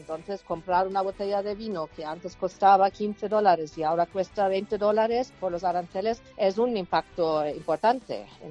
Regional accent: Germany; Spanish is a second language; como yo soy alemana

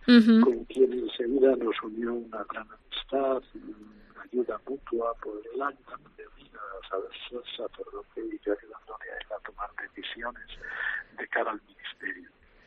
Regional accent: Aguitapuente, Castile and León, Spain; Yo recuerdo que en aquel momento yo hacía el número 17 de los sacerdotes vivientes de mi pueblo, de Aguitapuente.

